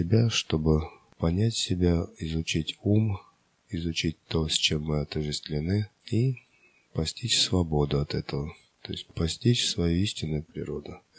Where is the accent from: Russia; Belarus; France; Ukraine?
Russia; Moscow Oblast; родом я из России, Московской области.